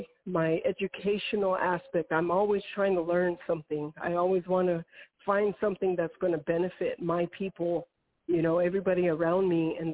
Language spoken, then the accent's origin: English; Ohkay Owingeh, New Mexico, United States; I come from Okeowinge, which is, when translated into English, means village of the strong. And so I come from the village of the strong.